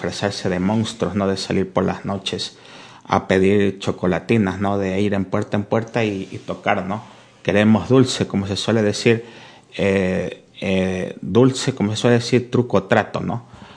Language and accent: Spanish; Ecuador; lo mismo que hay en mi país, Ecuador, que antes, hace 20 años, no lo había.